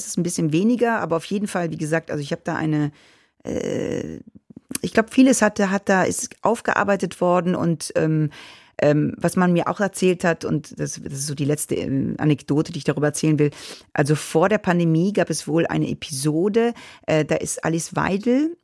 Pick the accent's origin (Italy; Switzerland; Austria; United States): Italy; Wenn ich habe einen deutschen Pass, aber ich bin Italienerin und so.